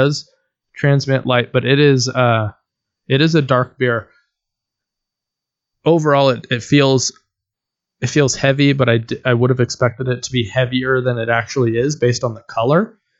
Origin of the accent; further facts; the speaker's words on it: Oregon, United States; I know about them simply because I'm from Oregon, as you can see